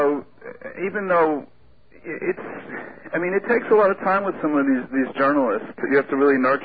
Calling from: Brooklyn, New York, United States; Well, I'm calling from Brooklyn.

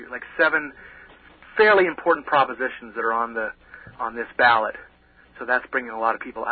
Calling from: California, United States; Calling from Southern California.

